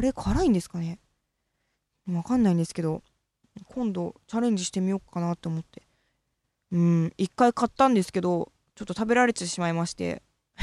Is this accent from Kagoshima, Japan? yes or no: no; Fukuoka, Japan; 私はバリバリの博多っ子なので、豚骨が一番ですよ。